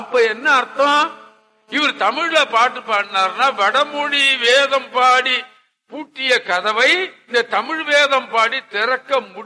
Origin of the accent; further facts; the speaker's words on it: Veerakkan, Tamil Nadu, India; நான் பிறந்த ஊர் நன்னிலத்துக்கு அருகாமையில வீராக்கன் என்று ஒரு கிராமம், அந்த ஊர்ல படித்தேன்.